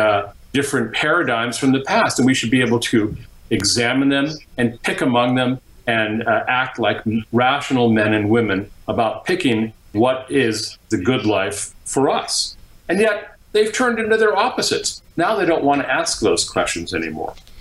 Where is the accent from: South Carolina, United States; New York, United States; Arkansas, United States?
New York, United States; I'm from New York.